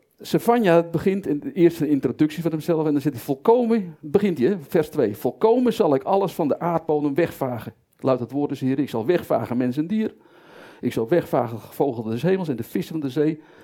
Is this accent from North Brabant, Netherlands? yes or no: no; Zaandam, North Holland, Netherlands; Ja, ik kwam uit Zaandam, zoals ik al zei.